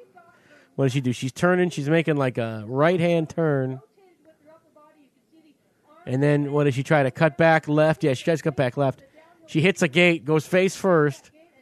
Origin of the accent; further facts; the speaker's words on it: United States; I'm an American. I like America. I'm proud of our country.